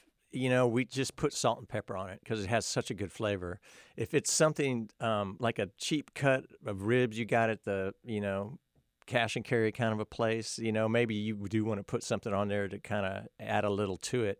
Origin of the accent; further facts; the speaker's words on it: Dallas, Texas, United States; Yes. I grew up in Dallas.